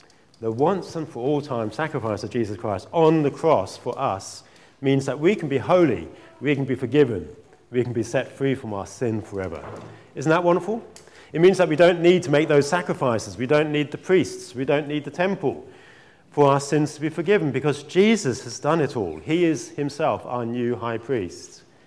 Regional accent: Norwich, East of England, United Kingdom; born there; a few years before I was born in Norwich

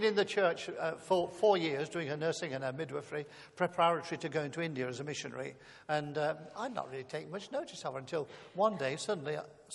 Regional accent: Coventry, West Midlands, United Kingdom; I was born in Coventry. I grew up there. My parents were lovely people, kind, good living, I would say lower working class people.

